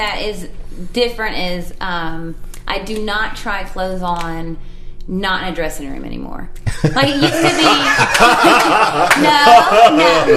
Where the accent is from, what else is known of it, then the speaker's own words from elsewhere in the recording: Louisville, Kentucky, United States; I'm from Louisville, Kentucky.